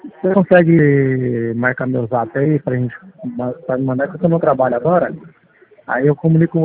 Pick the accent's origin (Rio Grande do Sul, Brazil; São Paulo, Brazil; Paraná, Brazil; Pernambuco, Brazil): São Paulo, Brazil; Vargem; Não, eu sou de Vargem, só Vargem